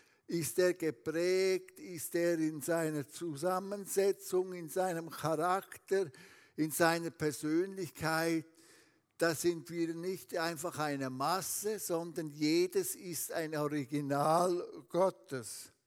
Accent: Switzerland; dass wir als Schweizer uns so für sie Zeit nehmen

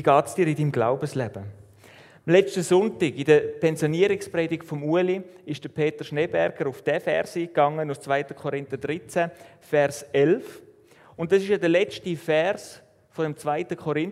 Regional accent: Switzerland; Das ist so ein bisschen unser Empfinden als Schweizer.

